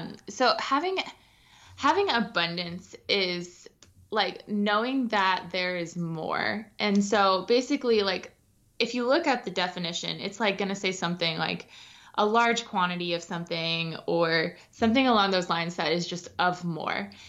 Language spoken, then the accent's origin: English; Columbus, Ohio, United States; So I am born and raised in Columbus, Ohio, and obviously we're still here.